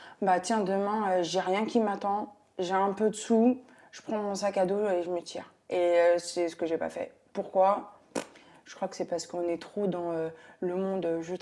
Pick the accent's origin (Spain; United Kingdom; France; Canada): France; Pierrefitte-sur-Seine, Île-de-France; also born or lived in Saint-Denis; now in Vauréal, France; j'ai 29 ans, donc j'ai 30 ans dans 5 ans. J'habite à Vauréal dans le 95 et je venais de Pierrefitte. Je suis née à Saint-Denis exactement.